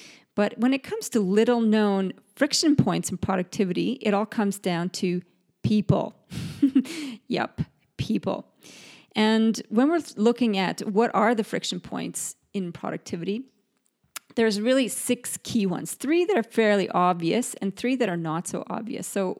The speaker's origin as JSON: {"language": "English", "country": "Canada", "tie": "born or raised there", "also_born_or_lived": "United Kingdom", "moved": "yes", "lives_now": "Australia", "said": "I am British-born, Canadian-raised, and Aussie-naturalized, so my expressions and my accent can sometimes be a little funky, and I'm forever learning new expressions in this country. I live in Australia now."}